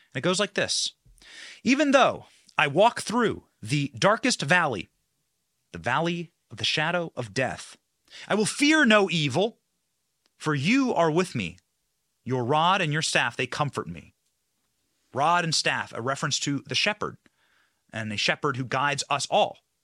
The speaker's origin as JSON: {"language": "English", "town": "Tampa", "region": "Florida", "country": "United States", "tie": "born or raised there", "said": "who is acting as an agent of chaos and horror and Marxism in my hometown of Tampa"}